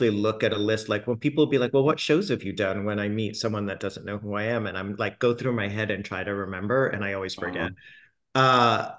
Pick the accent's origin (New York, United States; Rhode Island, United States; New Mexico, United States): Rhode Island, United States; Pawtucket; born there; I was born in Pawtucket, Rhode Island, which is actually where I live currently. And never thought I would move back to my actual hometown.